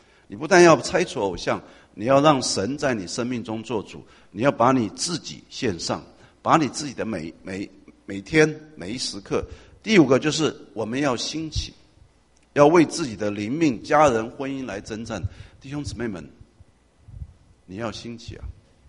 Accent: Taiwan; 我是从台湾来啊，我们在台湾叫当兵

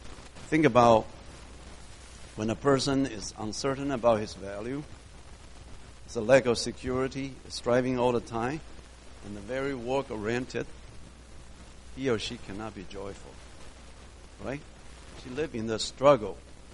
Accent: Taiwan; moved away as an adult; I came from Taiwan. I was born and raised in Taiwan. For my first 25 years, I didn't come here until age 25. So I went through all the educational system in Taiwan.

